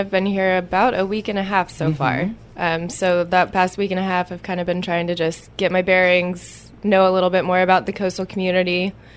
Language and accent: English; Kansas, United States; I was born and raised in Kansas, however, so I grew up in Kansas.